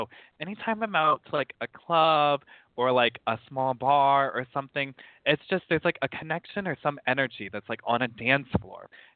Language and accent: English; South Bend, Indiana, United States; I am from South Bend, so like the northern part of Indiana, so the Midwest of the U.S.